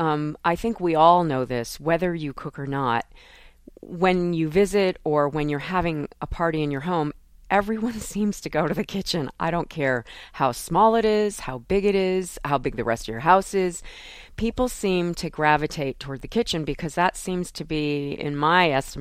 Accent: Wallingford, Connecticut, United States; I grew up in Wallingford, Connecticut. It's a town that's outside of, like, it's in between two major cities in Connecticut, like Hartford and New Haven.

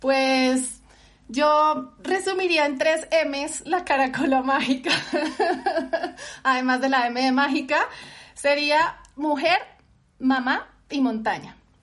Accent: Valle del Cauca, Colombia; also born or lived in Bogotá; nací en Bogotá es una ciudad que está a 2600 metros sobre el nivel del mar, o sea que nací en la propia montaña. Y gracias a mi papá y a donde viví, en el lugar donde viví, porque luego me fui a vivir al Valle del Cauca

